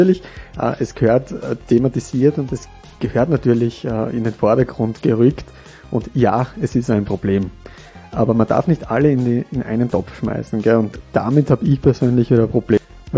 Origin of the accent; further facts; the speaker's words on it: Austria; als Österreicher in Österreich